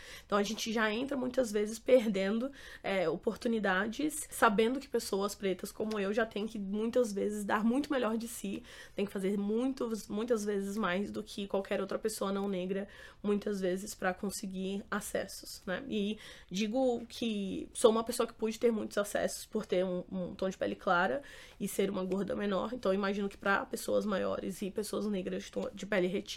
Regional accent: Brasília, Federal District, Brazil; now in São Paulo, Brazil; Eu tenho 33 anos de idade, sou nascida e criada no Distrito Federal, em Brasília. Moro em São Paulo há 12 anos

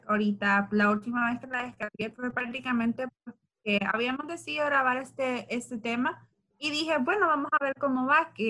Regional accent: Honduras; nosotros somos de Honduras. Y ahorita en Honduras estamos pasando pues por una cuarentena

